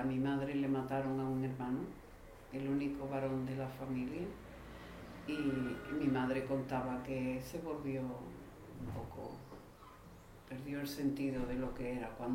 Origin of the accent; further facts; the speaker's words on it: Seville, Andalusia, Spain; born there; Nací aquí en Sevilla el 16 de mayo del año 42.